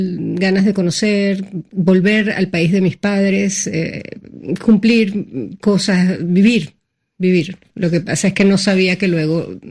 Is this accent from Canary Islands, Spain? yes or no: yes; Canary Islands, Spain; now in Madrid, Spain; Me llamaban gallega en el colegio y yo decía, pero no, en todo caso soy canaria.